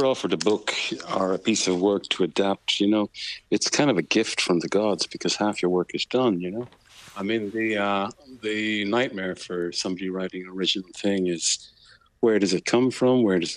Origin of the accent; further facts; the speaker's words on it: Clontarf, Leinster, Ireland; also born or lived in Sligo; I'd grown up in Clontarf. I was born in Sligo, actually